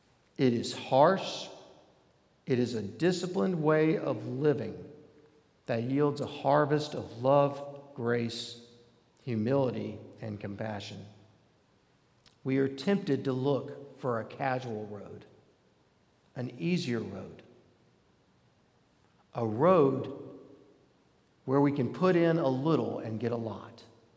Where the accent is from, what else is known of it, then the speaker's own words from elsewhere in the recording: Georgia, United States; growing up in the Atlanta suburbs, I didn't meet a lot of farmers, period, okay?